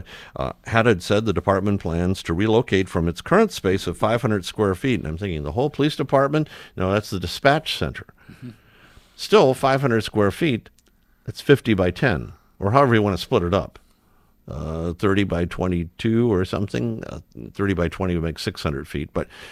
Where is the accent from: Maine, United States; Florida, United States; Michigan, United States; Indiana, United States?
Michigan, United States; Detroit; In the olden days, when I grew up in Detroit, we actually had beat cops that we would see walking most residential neighborhoods.